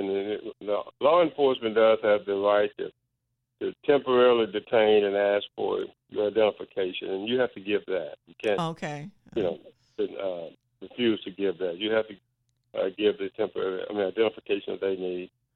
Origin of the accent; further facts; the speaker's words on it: Texas, United States; It's still utilized in a number of states, including my home state of Texas.